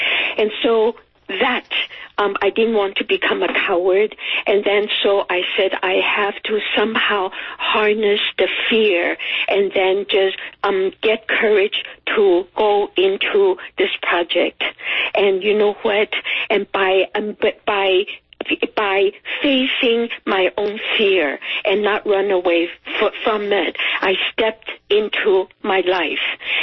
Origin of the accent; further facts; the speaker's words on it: Taiwan; moved away as an adult; now in United States; I was growing up in Taiwan, fell in love with this tradition, and then I came to America and went to graduate school in art. That was during the 60s.